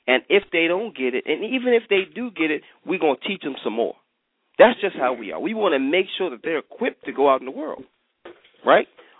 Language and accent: English; New York, United States; We grew up in New York, some of us, we lock our doors.